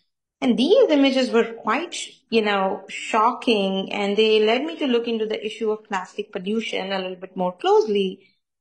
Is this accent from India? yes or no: yes; India; now in New York, United States; I live here now, but I actually was born and raised in India.